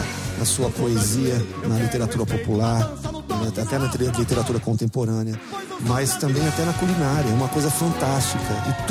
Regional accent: Minas Gerais, Brazil; also born or lived in São Paulo; now in Fortaleza, Brazil; a minha trajetória, desde a minha infância em Minas Gerais e a minha fase adulta e adolescência aqui em São Paulo

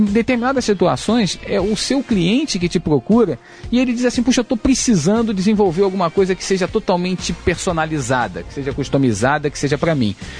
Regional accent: Rio de Janeiro, Brazil; sou carioca, tive a oportunidade de estudar engenharia aqui no Rio de Janeiro, fiz a Universidade Federal

